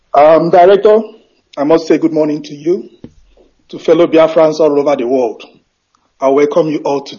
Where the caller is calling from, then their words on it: Switzerland; I'm calling from Switzerland.